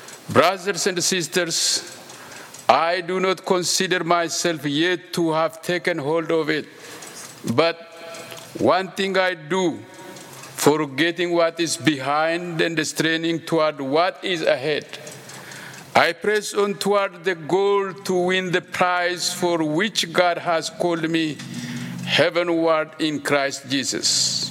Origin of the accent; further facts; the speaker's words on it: Ethiopia; now in United States; I'm originally from Ethiopia. I came to the U.S. 24 years ago.